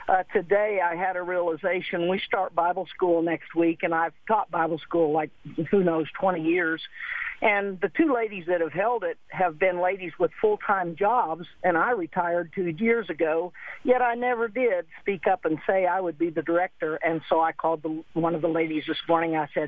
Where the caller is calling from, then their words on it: Morton, Texas, United States; Well, I'm close to Lubbock. I'm in a small town called Morton, but we usually say we're from Lubbock because nobody knows where Morton is.